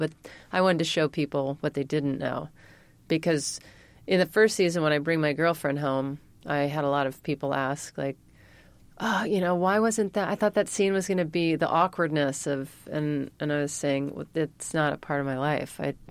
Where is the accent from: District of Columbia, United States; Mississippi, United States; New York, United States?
Mississippi, United States; I get into so many conversations with people when I tell them I'm from Mississippi